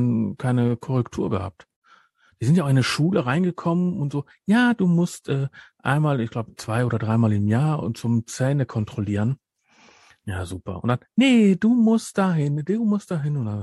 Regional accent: North Rhine-Westphalia, Germany; Bei uns im Ruhrgebiet

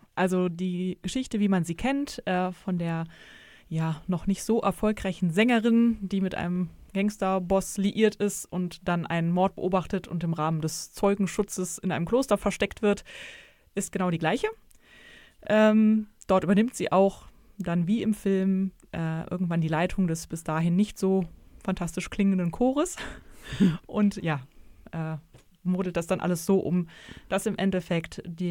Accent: Düsseldorf, North Rhine-Westphalia, Germany; Ich bin auch Düsseldorferin, auch im Personalwesen tätig.

